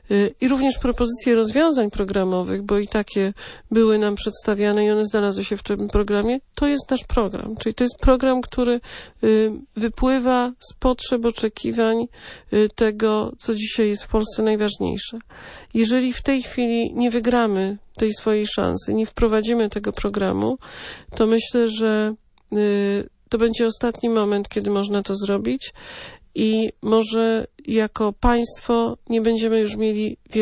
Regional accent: Lesser Poland, Poland; łączy nas to, że jesteśmy też razem z Małopolski

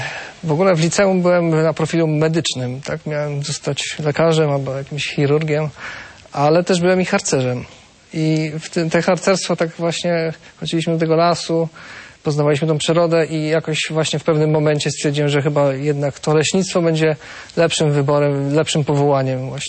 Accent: Ostrołęka, Masovian Voivodeship, Poland; now in Warsaw, Poland; Pochodzę z Ostrołęki.

